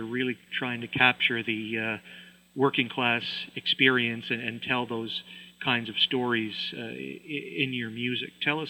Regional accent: New Waterford, Nova Scotia, Canada; Yeah, I'm from New Waterford, but I have sort of a connection to Glace Bay.

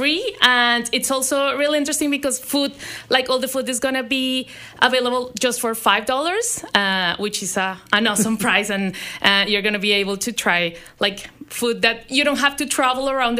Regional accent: Colombia; I'm a newcomer myself, so I guess whenever something comes from my country, I'm from Colombia

